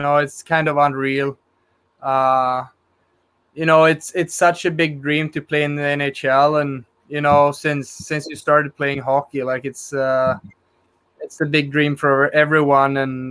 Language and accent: English; Gothenburg, Västra Götaland, Sweden; English is a second language; I'm from Gothenburg, so I've been really lucky to be able to live at home